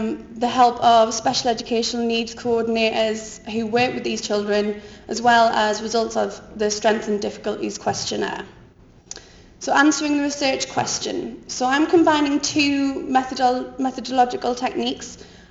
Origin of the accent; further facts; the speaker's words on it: North East England, United Kingdom; accent: Geordie; I hope you can all understand my accent. I keep trying to adopt a weird American accent when I'm talking to you all, so I kind of verge into this weird Geordie American thing.